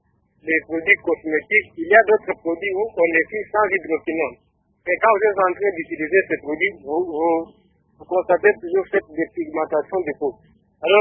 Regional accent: DR Congo

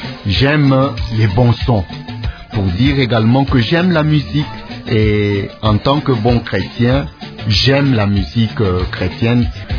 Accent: Likasi, Haut-Katanga, DR Congo; Je suis né à Likasi dans le Katanga, et c'est au Katanga que j'ai commencé mes études.

